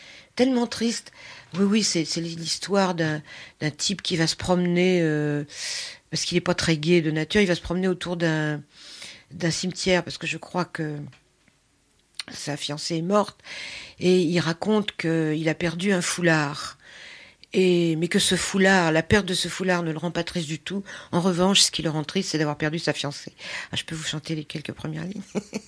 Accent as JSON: {"language": "French", "town": "Paris", "region": "Île-de-France", "country": "France", "tie": "born there", "said": "c'est pas ma langue, je suis née à Paris, mais c'est vrai que quand j'étais petite, mes parents parlaient hongrois entre eux, et donc je comprends pratiquement tout."}